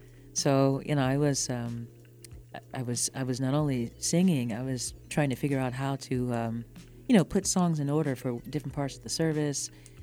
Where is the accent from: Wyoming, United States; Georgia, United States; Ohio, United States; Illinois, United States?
Georgia, United States; Hahira; also born or lived in New York; now in North Carolina, United States; Well, I'm originally from Georgia, Jamal. Originally from Hayhira, Georgia.